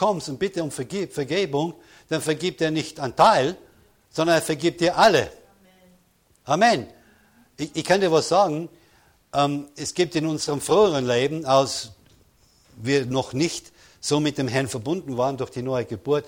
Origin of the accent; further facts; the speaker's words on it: London, United Kingdom; German is a second language; now in Germany; ich kann ja ohne weiteres nach England, nach London, ich stamme aus London